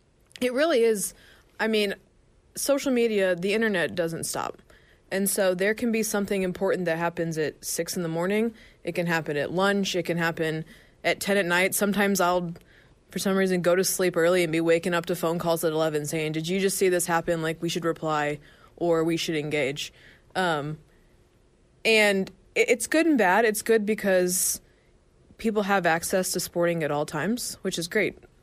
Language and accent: English; St. Louis, Missouri, United States; I grew up in St. Louis, Missouri, which I know some Kansas people won't like, but I love Kansas.